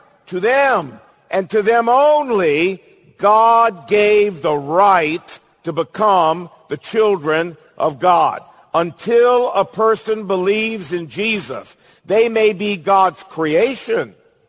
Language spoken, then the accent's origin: English; United States; If we were, as Americans, still a Brit